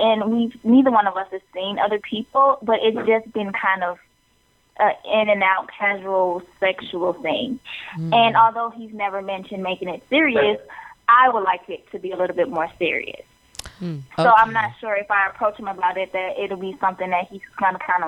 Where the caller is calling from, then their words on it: New York, United States; from New York.